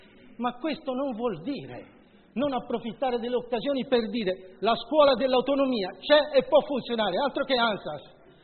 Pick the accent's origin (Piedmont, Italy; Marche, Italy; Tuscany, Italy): Tuscany, Italy; Casciano; Io sono di Casciano